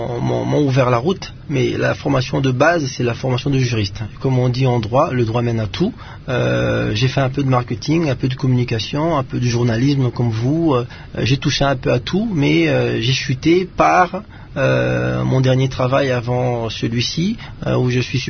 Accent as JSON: {"language": "French", "country": "DR Congo", "said": "nous sommes principalement originaires de la RDC"}